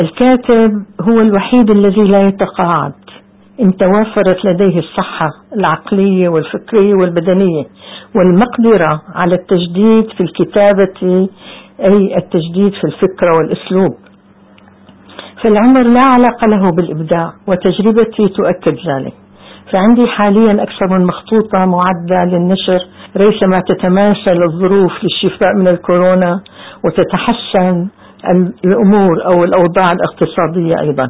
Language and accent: Arabic; Jableh, Latakia Governorate, Syria; عن الساحل السوري أو ربما عن جبلة بالتحديد، وأعني بجبلة مدينتي